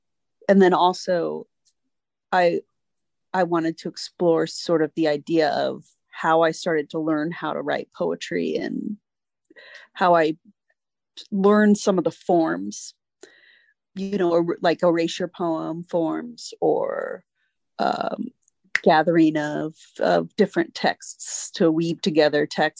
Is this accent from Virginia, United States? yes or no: yes; Virginia, United States; this book explores my childhood growing up in Northern Virginia, where I played soccer by different battlefields